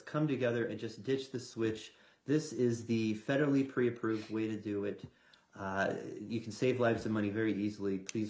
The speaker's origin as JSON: {"language": "English", "region": "Iowa", "country": "United States", "said": "I'm also from Iowa, your neighbor to the south, and I want to urge a yes on House File 1944."}